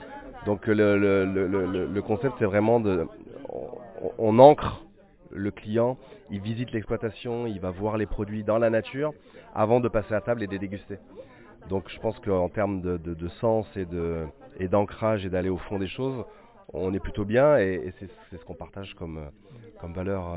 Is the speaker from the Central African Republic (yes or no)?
no; Réunion, France; also born or lived in Alsace; Moi je suis de l'île de La Réunion du côté de mon père, mais je suis né en Alsace où mon père travaillait à l'époque. Donc j'ai vécu quelques années en Alsace, mais sinon j'ai grandi et j'habite à l'île de La Réunion.